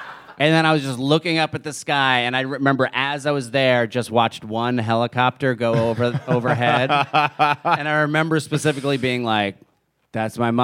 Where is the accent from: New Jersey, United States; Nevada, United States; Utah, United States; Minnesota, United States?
New Jersey, United States; Because that's what it was growing up in New Jersey.